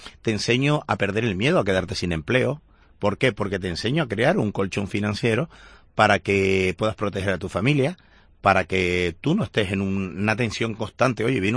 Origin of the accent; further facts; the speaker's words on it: Canary Islands, Spain; a mí siempre me han dicho que yo no soy canario, porque mi actitud va a otra velocidad.